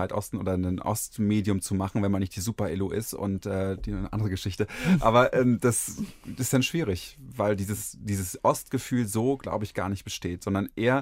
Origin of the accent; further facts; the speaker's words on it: East Germany, Germany; weil ich auch Ostdeutscher bin.